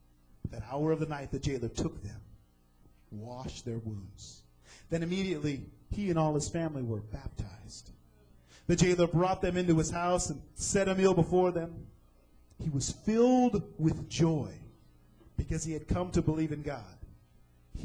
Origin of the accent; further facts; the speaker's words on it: California, United States; Now, I'm from California.